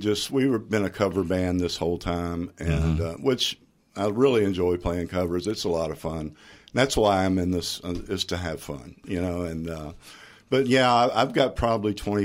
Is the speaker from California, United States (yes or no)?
no; Kentucky, United States; growing up in Kentucky. It was you know, living with my mother in the city, and then my grandparents took me out where they came from, out in the country, as they called it.